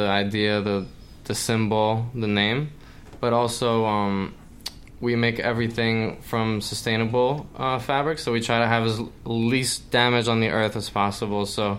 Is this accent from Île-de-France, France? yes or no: yes; Paris, Île-de-France, France; English is a second language; I grew up in Paris. … It was actually a Russian name, a Russian Jewish name, but I'm not even Russian.